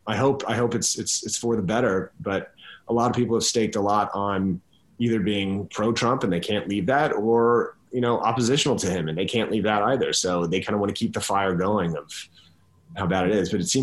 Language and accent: English; Colorado, United States; moved away as an adult; also born or lived in Boston; now in New York, United States; So I grew up in Colorado. Then I lived in Boston for a year. Then I moved to New York when I was 19.